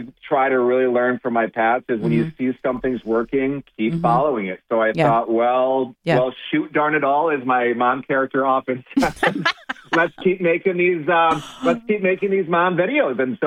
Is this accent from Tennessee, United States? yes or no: no; Michigan, United States; I have a good relationship with my mom, who still lives in Michigan, in my home, my hometown, my childhood home.